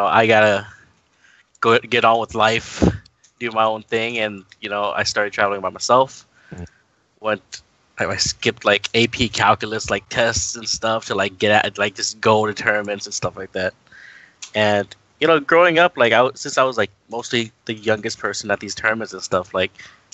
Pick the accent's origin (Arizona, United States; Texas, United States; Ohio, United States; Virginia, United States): Texas, United States; Houston; Yeah, I was born in Houston, and yeah.